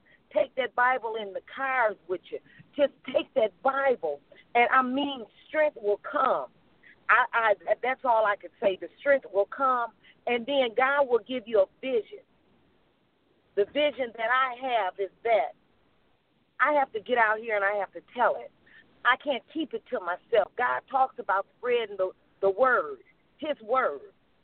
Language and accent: English; Chicago, Illinois, United States; now in Minnesota, United States; myself being born and raised in Chicago, I do know what he's talking about. Being 52 years old, I do know